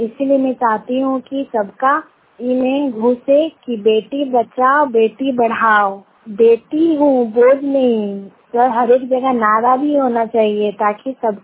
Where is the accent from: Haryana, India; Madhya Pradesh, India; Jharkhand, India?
Jharkhand, India; Kasma Chatti; गांव कस्मा चट्टी जिला बोकारो की निवासी हूँ।